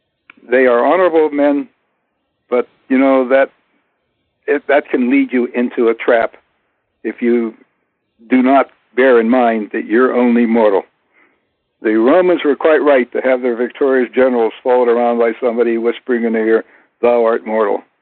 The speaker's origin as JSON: {"language": "English", "country": "United States", "said": "I said, look, I'm an American with a high security clearance. It's my duty to report anything of military interest to my country."}